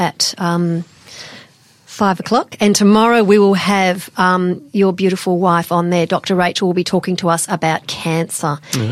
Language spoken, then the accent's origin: English; Western Australia, Australia; now in Adelaide, Australia; Yeah, I'm from Western Australia, and I used to be an actress and a yoga teacher, but now I'm here in Adelaide